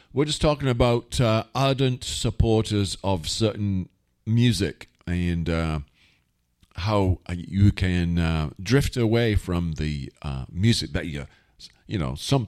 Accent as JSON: {"language": "English", "town": "Wigan", "region": "North West England", "country": "United Kingdom", "tie": "born or raised there", "said": "something I grew up with back in my hometown of Wigan."}